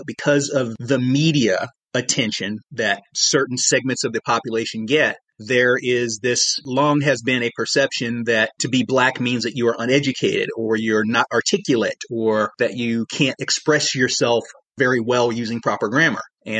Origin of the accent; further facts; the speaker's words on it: Tennessee, United States; also born or lived in Georgia; I grew up in Tennessee, lived a big chunk of my life in Georgia